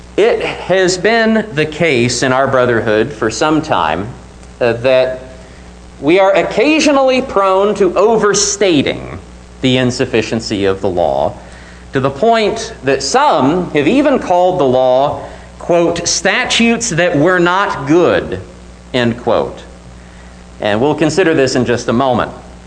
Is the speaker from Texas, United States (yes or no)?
no; Illinois, United States; at least in Southern Illinois where I grew up